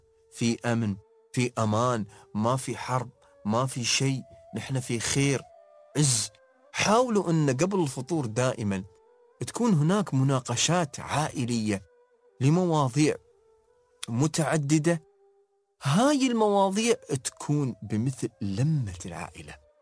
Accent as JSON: {"language": "Arabic", "country": "United Arab Emirates", "said": "نحن عندنا في الإمارات في ناس متغربة يا جماعة،"}